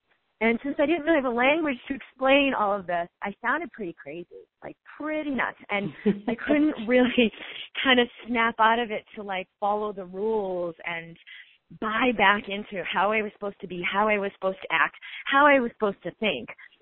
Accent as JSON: {"language": "English", "town": "Boston", "region": "Massachusetts", "country": "United States", "tie": "born or raised there", "said": "I grew up in Boston, and so East Coast is very conventional."}